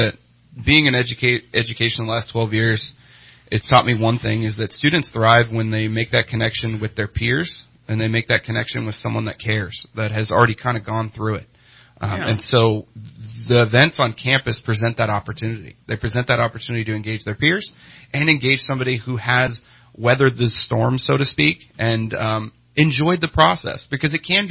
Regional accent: Sacramento, California, United States; No, so we're from Sacramento originally.

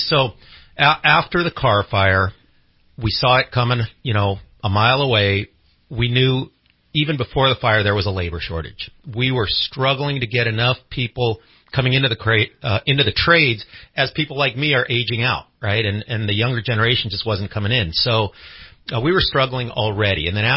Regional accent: Pasadena, California, United States; moved away as an adult; So from Southern California. All right. I was born and raised in Pasadena and came up here.

